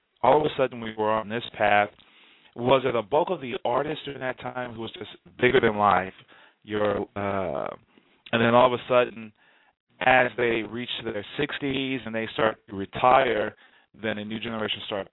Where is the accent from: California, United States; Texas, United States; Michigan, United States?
Texas, United States; Houston; I grew up on Hee Haw and … and, you know, here in Texas. And, you know, we had in Houston all types of different country music. I mean, we were in the heart of the South, rather.